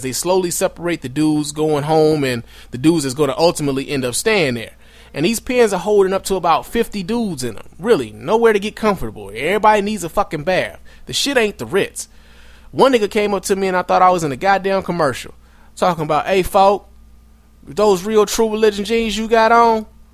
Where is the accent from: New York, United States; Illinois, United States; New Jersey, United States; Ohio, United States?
Illinois, United States; Chicago; born or raised there